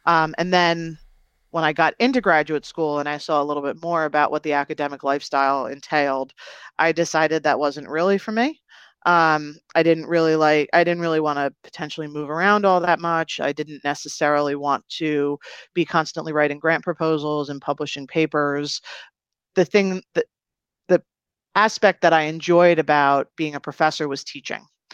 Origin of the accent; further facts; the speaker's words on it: New Jersey, United States; So, like I mentioned, I grew up in New Jersey and I grew up in central New Jersey